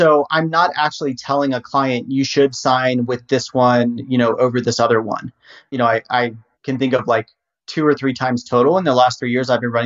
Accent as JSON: {"language": "English", "town": "Harrisonburg", "region": "Virginia", "country": "United States", "tie": "born or raised there", "said": "I was born and raised in Virginia and wanted to go to university to do basically video production. So I was raised in Harrisonburg, and James Madison University is there."}